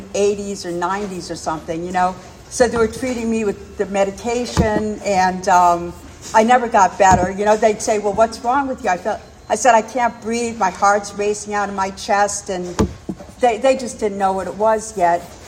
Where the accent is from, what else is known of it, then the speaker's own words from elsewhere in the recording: Miami, Florida, United States; also born or lived in Rhode Island, United States; I was born in Rhode Island and raised in Miami, and it was in the 50s that we moved to Miami